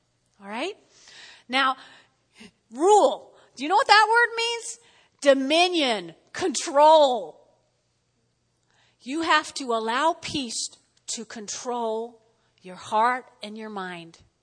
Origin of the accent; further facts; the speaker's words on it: New Jersey, United States; Now, y'all know I grew up in North Jersey. And there's an Italian-American expression, agita.